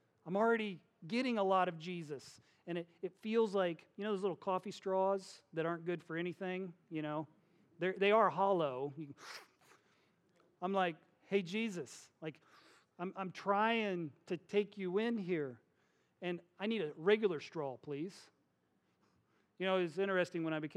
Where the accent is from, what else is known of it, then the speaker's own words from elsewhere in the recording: Midwest, United States; I'm from the Midwest. We aren't dependent on anybody.